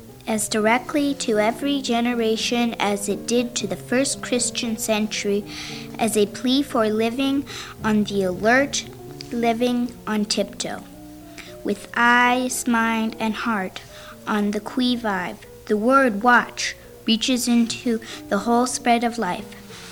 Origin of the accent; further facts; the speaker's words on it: Tualatin, Oregon, United States; I am from Tualatin, Oregon.